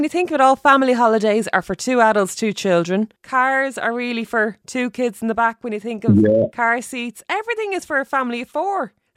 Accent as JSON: {"language": "English", "town": "Dublin", "region": "Leinster", "country": "Ireland", "said": "I'm a Northsider from Dublin."}